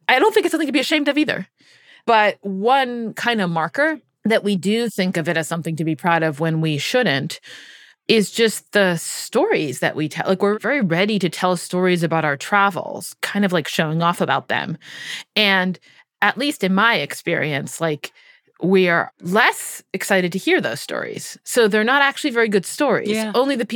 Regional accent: Hungary; English is a second language; My name sounds French. I'm originally Hungarian.

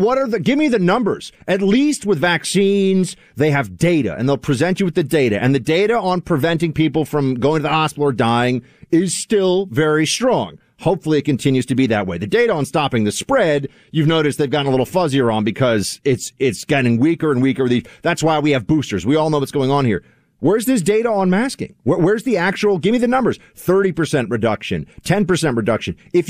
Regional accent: New York City, New York, United States; I don't want to dodge your question, though, about what will I do as a New Yorker

